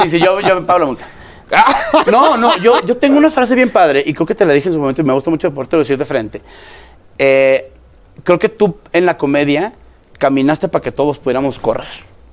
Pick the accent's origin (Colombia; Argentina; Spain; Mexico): Mexico; pues te puedo decir que crecí viendo en México